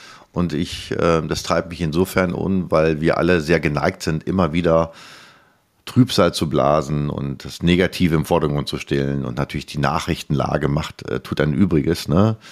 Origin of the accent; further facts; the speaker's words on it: Bielefeld, North Rhine-Westphalia, Germany; in Bielefeld, in meiner Heimatstadt.